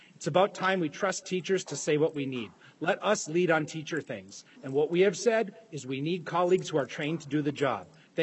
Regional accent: Minnesota, United States; also born or lived in North Dakota; I'm a Minnesotan, but I started out teaching in North Dakota on a non-traditional path.

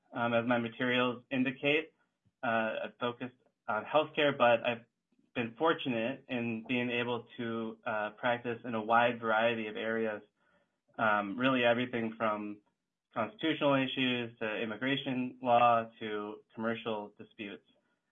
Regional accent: Moorhead, Minnesota, United States; I am a native Minnesotan. I grew up in Moorhead, went to college at Augsburg College in Minneapolis, went to law school at the University of Minnesota Law School.

